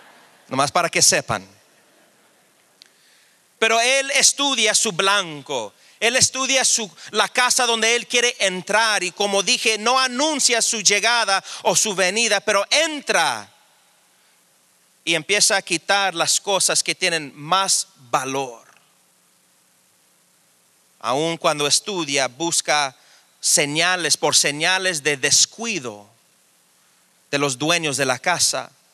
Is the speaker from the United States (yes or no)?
yes; Washington, United States; Soy de la tercera generación, mexicano, americano. Y creciendo en las escuelas en el estado de Washington, perdí mi español completamente.